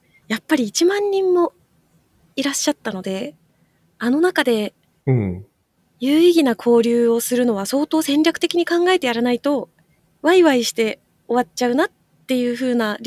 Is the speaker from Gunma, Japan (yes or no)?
yes; Gunma, Japan; 大阪とか福岡とかなのか、私の出身の群馬なのかでまた結構違うとは思いますけど